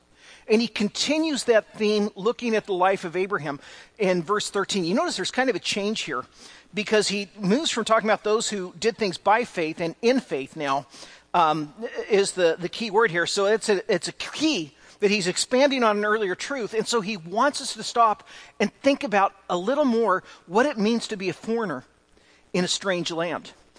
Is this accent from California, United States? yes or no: yes; California, United States; also born or lived in Washington, United States; I was basically born and raised in California. We did have a few years in Washington